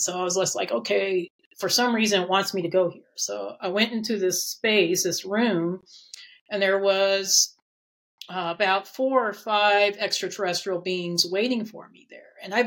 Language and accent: English; Colorado Springs, Colorado, United States; I used to live in Colorado Springs. That's actually my hometown.